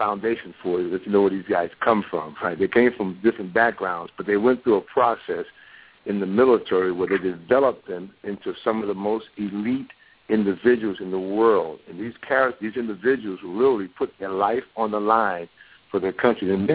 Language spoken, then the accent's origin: English; Bronx, New York, United States; I'm from the Bronx, New York, raised up poor mom, 7 kids on welfare.